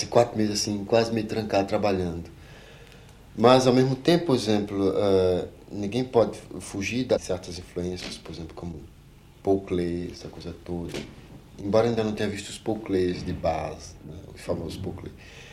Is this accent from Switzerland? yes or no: yes; Switzerland; now in Brazil; Eu tenho a impressão que é por ser que no Brasil eu sou muito suíço, e, no Brasil, e na Suíça eu tornei brasileiro.